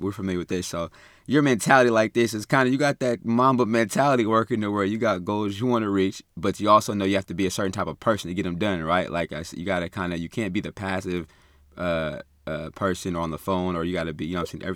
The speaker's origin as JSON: {"language": "English", "town": "Sacramento", "region": "California", "country": "United States", "said": "I'm from Sacramento too, been here."}